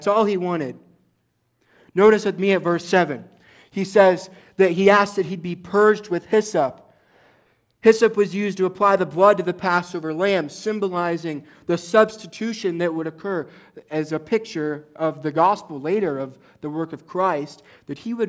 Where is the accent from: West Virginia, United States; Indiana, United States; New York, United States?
Indiana, United States; also born or lived in Los Angeles; when I lived out in Los Angeles, my friends and I were driving home from a dinner, and I'm from Indiana.